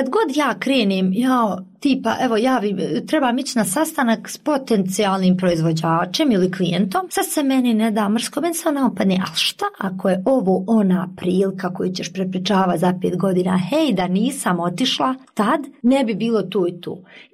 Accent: Kalesija, Federation of Bosnia and Herzegovina, Bosnia & Herzegovina; Ja sam iz Kalesije

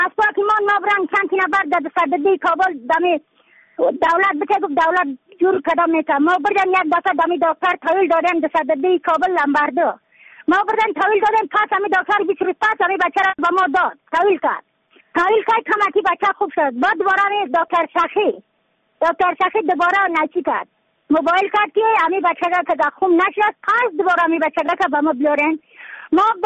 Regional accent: Badakhshan, Afghanistan; از بدخشان هستم، مرکز بدخشان، ولسوالی یکلی پایان، خیره وینگ

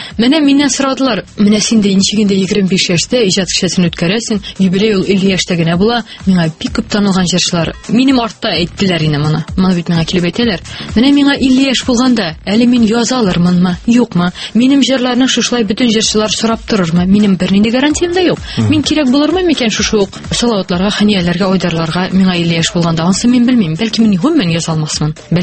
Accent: Aktanysh, Tatarstan, Russia; әлбәттә инде минем бүтән районнан чыгып караганым юк. Мин Актаныштан.

